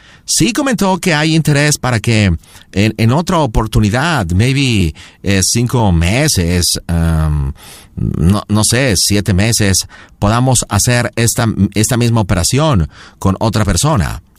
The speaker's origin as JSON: {"language": "Spanish", "country": "United States", "tie": "born there", "said": "mis padres son mexicanos. Yo nací en los Estados Unidos. Yo no pedí nacer en los Estados Unidos, ok, pero mis abuelos, mi familia son mexicanos."}